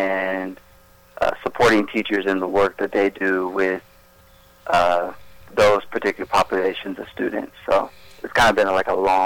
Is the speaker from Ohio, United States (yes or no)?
yes; Marion, Ohio, United States; So I grew up here in Marion, Ohio. I spent most of my time living in Crescent Heights, which is over by Southland Mall and Kroger.